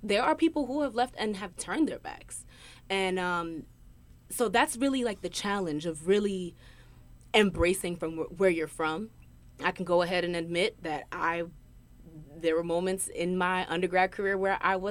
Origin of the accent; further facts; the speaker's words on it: New Brunswick, New Jersey, United States; when I would tell people, oh, I'm from New Brunswick, I'll get the, oh, right? And that silence.